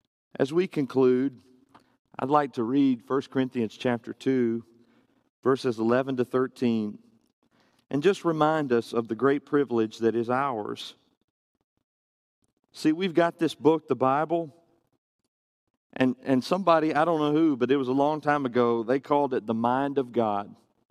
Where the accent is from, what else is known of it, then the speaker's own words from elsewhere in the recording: Pulaski, Tennessee, United States; I'm from Pulaski, Tennessee.